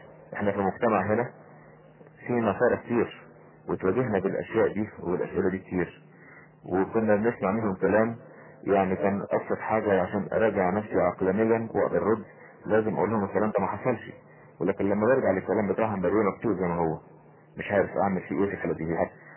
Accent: Egypt; مفروض ان انا مصري

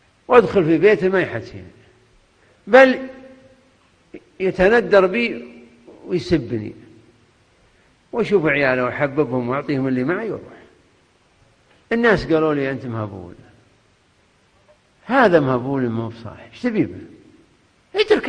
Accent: Kuwait; لا من الموجودين عندنا في الكويت

